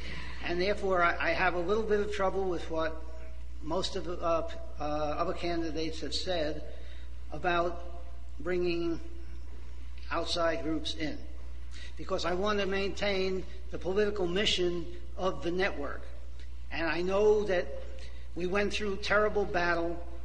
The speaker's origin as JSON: {"language": "English", "town": "Long Island", "region": "New York", "country": "United States", "said": "an independent candidate. I'm from Long Island."}